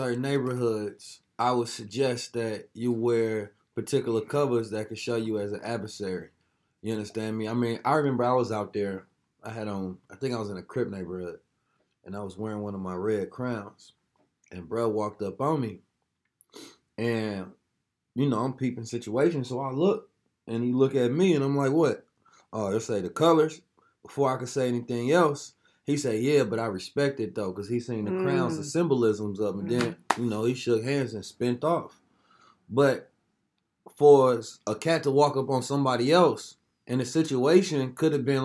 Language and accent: English; Oakland, California, United States; nah, I'm from Oakland. It ain't, you know, what color is I'm from Oakland.